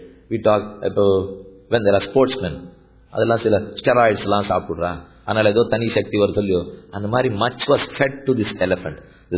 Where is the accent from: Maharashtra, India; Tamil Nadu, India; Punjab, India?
Tamil Nadu, India; Chennai; I come from Thiruvallikkeni in Chennai, so let me conclude with that.